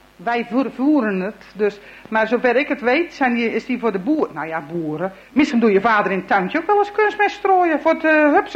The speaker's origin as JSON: {"language": "Dutch", "country": "Netherlands", "said": "voor ons als Nederlanders in Duitsland"}